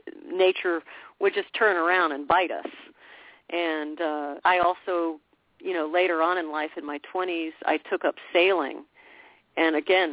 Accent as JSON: {"language": "English", "region": "Florida", "country": "United States", "tie": "born or raised there", "said": "that just comes from being a Florida kid. I was born in Florida, and I've always loved Florida, and I've always loved the natural environment of Florida."}